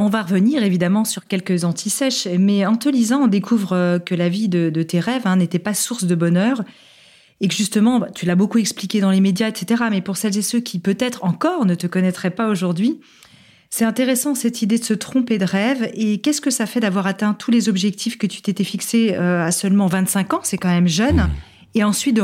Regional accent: France; Ah, moi, je suis française, je sais très bien ce que c'est qu'une lentille sèche.

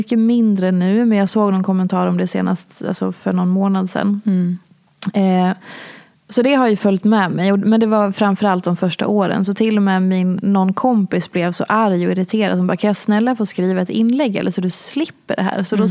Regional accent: Hedemora, Dalarna County, Sweden; Jag är från Lillstan. Jag är från Lilla Hedemora.

